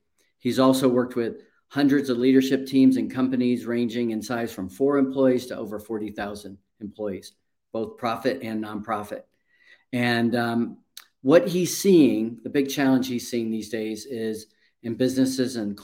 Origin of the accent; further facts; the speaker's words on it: Naples, Florida, United States; And Patty, I grew up in Naples back before there was even a McDonald's there a long time ago.